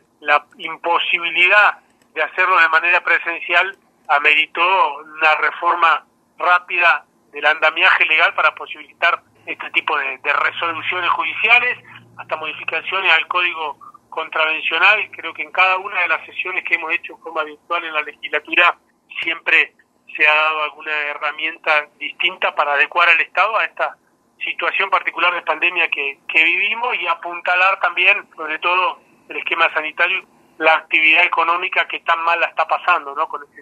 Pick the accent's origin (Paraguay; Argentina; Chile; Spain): Argentina; Río Negro; Desde los que somos de Valle sabemos que desde Chichinales hasta Cinco Saltos, incluyendo Neuquén, es un gran corredor de más de 600.000, casi 700.000 habitantes